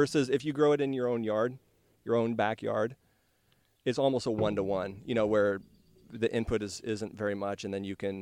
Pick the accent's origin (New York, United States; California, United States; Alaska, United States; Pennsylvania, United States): Alaska, United States; I am from Alaska.